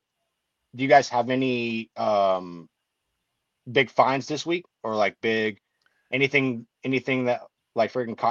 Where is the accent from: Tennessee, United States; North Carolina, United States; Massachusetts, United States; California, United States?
California, United States; Hemet; also born or lived in Temecula; I'm actually from Hemet. Like I grew up the first part of my life in Hemet. I went to Park Hill Elementary. I went to Acacia Middle School, and then that's when I moved to Temecula. Is my ninth grade year.